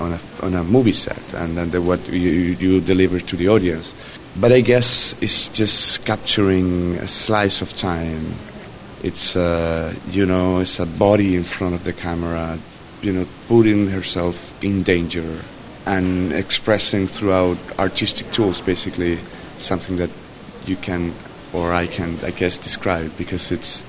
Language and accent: English; United States; I had to do probably more than her because I'm an American